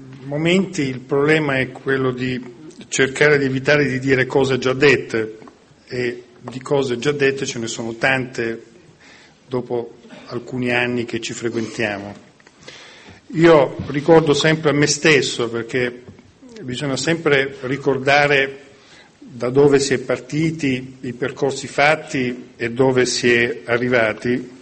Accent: Lecce, Apulia, Italy; moved away as an adult; also born or lived in Santa Maria di Leuca; now in Riccione, Italy; io ci sono nato a Santa Maria di Leuca, ho vissuto sino ai 20 anni a Lecce, ci torno 2, 3 volte, 4 volte all'anno da 35 anni, da quando mi sono trasferito a Riccione, perché ho la mia famiglia, i miei genitori

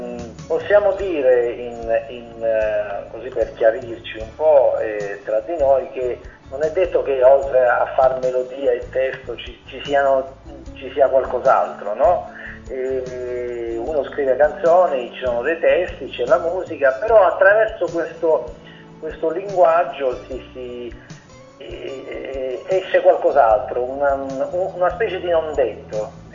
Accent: Apulia, Italy; pesco molto in questo mio mare antico, primordiale, che è la mia terra, il Salento, il mio mare, lo Ionio

